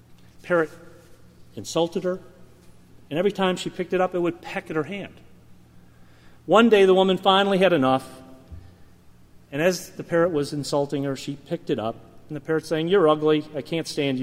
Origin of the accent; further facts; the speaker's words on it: Hudson Falls, New York, United States; Now, I was raised Presbyterian in the First Presbyterian Church of Hudson Falls, New York. I sang in the choir, and my high school choral director was also the choir director at the church.